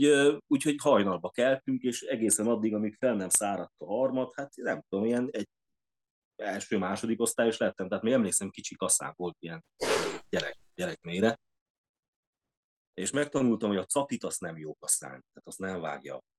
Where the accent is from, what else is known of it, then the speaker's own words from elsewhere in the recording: Kilyénfalva, Harghita, Romania; én úgy vagyok Gyergyószentmiklós, hogy tulajdonképpen Gyergyószentmiklós mellett származom Kiénfalváról, és hát a szüleim mai napig mind a mellett félig értelmiségi család azért a tradicionális földművelési és állattenyésztési munkálatokat azért végezgeti